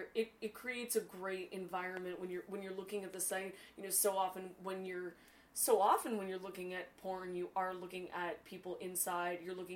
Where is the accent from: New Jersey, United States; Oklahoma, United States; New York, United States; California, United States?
California, United States; because I'm also from Northern California